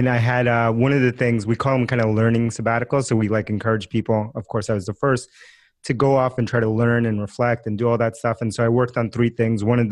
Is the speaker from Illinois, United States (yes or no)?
no; Forest Hills, New York, United States; I grew up in Queens, New York, and in the town right next